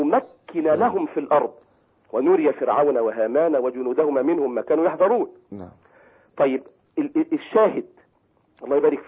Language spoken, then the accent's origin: Arabic; Egypt; نحن لم نحققها كمصريين.